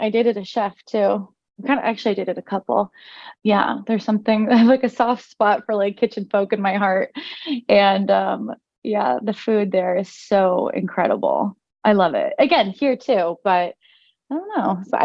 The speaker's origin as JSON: {"language": "English", "town": "Los Angeles", "region": "California", "country": "United States", "tie": "born or raised there", "said": "I'm from here, born and raised in LA."}